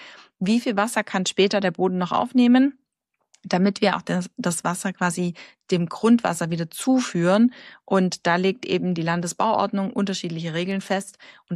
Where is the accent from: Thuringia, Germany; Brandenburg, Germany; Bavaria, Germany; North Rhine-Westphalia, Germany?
Bavaria, Germany; born there; ich bin ja in Bayern geboren